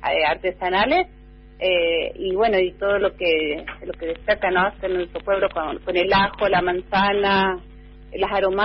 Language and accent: Spanish; Calingasta, San Juan, Argentina; Estoy acá, al pie de la cordillera de los Andes, ¿no?, en mi pueblo, que es Calingasta, acá en el distrito Barreal, la Argentina.